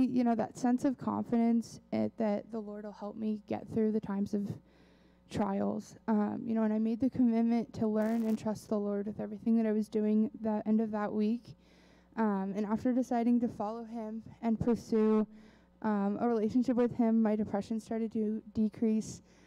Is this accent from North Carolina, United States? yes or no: no; Colorado, United States; I'm from Colorado, but I grew up going to church, you know, every Sunday.